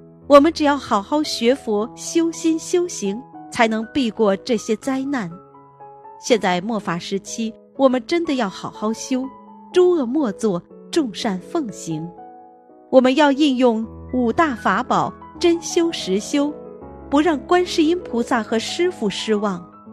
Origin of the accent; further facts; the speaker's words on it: Malaysia; 我是来自马来西亚的